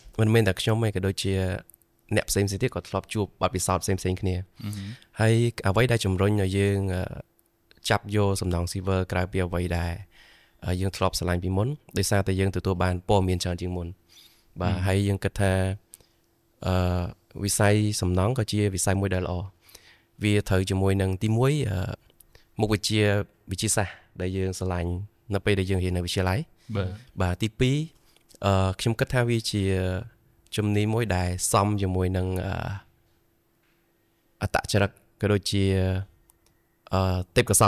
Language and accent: Khmer; Siem Reap, Cambodia; now in Phnom Penh, Cambodia; ខ្ញុំមកពីខេត្តសៀមរាបបាទហើយខ្ញុំចប់បាក់ឌុបនៅឆ្នាំ2010ហើយខ្ញុំឡើងមករៀននៅភ្នំពេញ